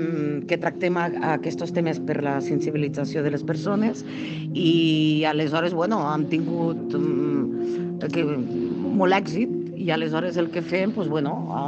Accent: Lleida, Catalonia, Spain; Nosaltres som de Lleida, es nota o no es nota això?

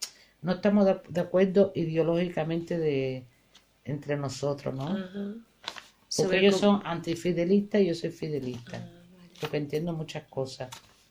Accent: Cuba; El día de mañana yo quisiera, sí, estar en mi tierra. Pero hay una cosa que me dificulta, mis hijas. Mis hijas no se sienten cubanas como yo.

